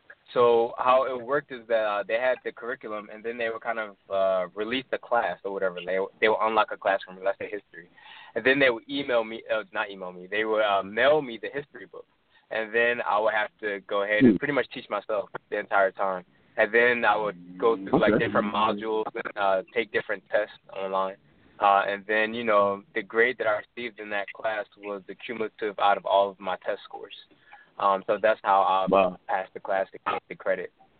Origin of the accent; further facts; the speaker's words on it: Philadelphia, Pennsylvania, United States; I'm originally from Philadelphia. I have four younger brothers. Actually, I'm sorry, three younger brothers. I'm the fourth one. from Philadelphia, Pennsylvania. I grew up there.